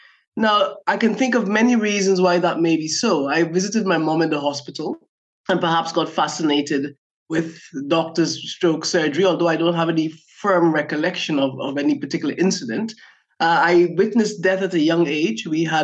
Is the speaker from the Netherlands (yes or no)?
no; Guyana; I grew up in Guyana in South America. So this is a country which is aligned with the Caribbean more than South America. It's the only English-speaking country in South America.